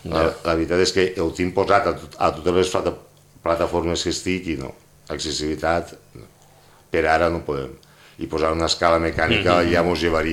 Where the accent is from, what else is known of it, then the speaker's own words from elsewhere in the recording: Pego, Valencian Community, Spain; Així Pego, jo sóc de Pego, i tinc caseta a la muntanya